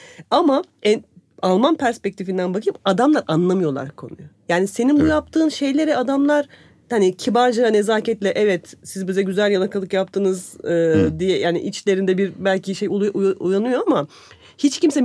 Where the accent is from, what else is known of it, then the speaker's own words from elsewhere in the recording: Antalya, Turkey; Şimdi ben Antalyalıyım. Antalya'da zaten benim büyüdüğüm ortamda öyle bir şey vardı. Hani turist her şeyden daha kıymetliydi.